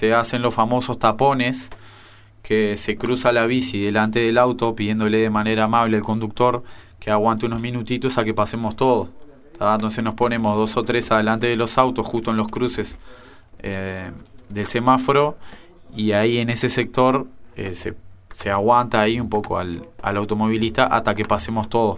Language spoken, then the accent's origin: Spanish; San José, Uruguay; now in Montevideo, Uruguay; Yo soy de San José y un día iba marchando acá en la masa con amigos de San José que están acá en Montevideo.